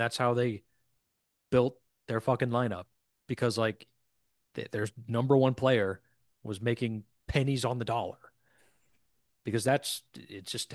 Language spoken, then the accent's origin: English; Knoxville, Tennessee, United States; because I grew up in Knoxville